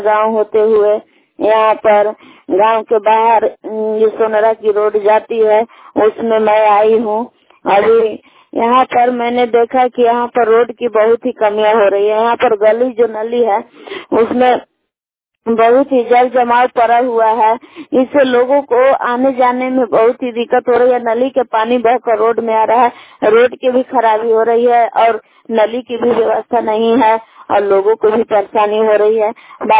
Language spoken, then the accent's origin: Hindi; Bilha, Chhattisgarh, India; मैं बिलहा की निवासी हूँ।